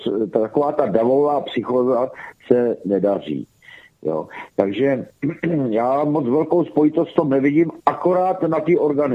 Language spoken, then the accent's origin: Czech; Prague, Czechia; Zaprvé jsem Pražák a bydlel jsem v té době ještě v Praze.